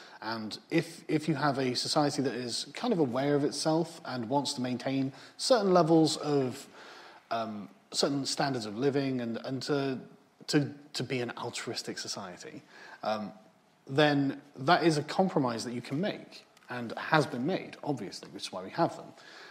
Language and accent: English; England, United Kingdom; I think maybe it's because I'm English, and the English have always had a particularly relaxed view towards extremism.